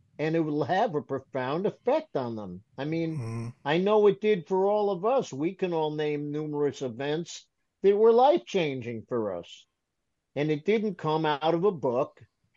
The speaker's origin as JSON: {"language": "English", "region": "New York", "country": "United States", "tie": "born or raised there", "said": "I feel so grateful that I grew up in the New York area where my heroes were accessible."}